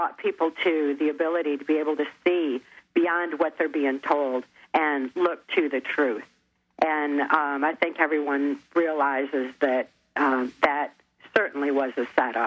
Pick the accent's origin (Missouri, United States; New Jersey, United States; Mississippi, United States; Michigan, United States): Michigan, United States; Muskegon; born there; I was born in 1957 in Muskegon, Michigan.